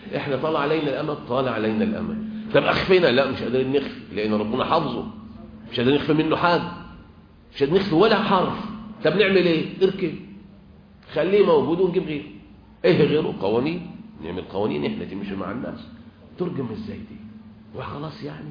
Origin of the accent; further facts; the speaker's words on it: Egypt; امشي كده اللي سافر مثلا في مكة والمدينة أو عندنا في مصر مثلا في منطقة غربية منطقة شرقية، تلاقي الصحراء هش